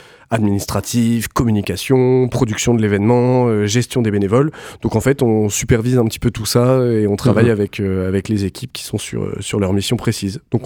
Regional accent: Bar-le-Duc, Grand Est, France; Je suis natif de Bar-le-Duc.

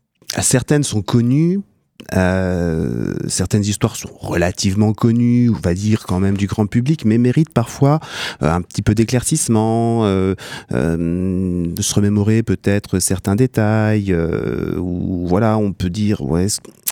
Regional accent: Grand Est, France; moi je suis natif des Vosges, mes racines sont essentiellement dans le Saintois.

